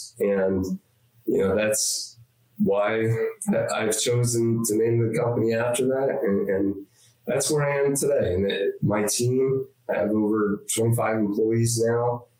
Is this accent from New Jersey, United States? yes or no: yes; New Jersey, United States; now in Florida, United States; So I grew up in New Jersey to a single mother and, you know, lived in the inner city for the beginning of my life and then moved to Florida due to medical reasons of my mother